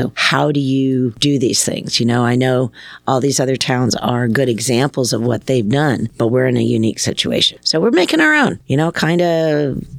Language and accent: English; Chicago, Illinois, United States; also born or lived in Philadelphia; But I was born and bred in Chicago and Philadelphia, so I'm used to the city.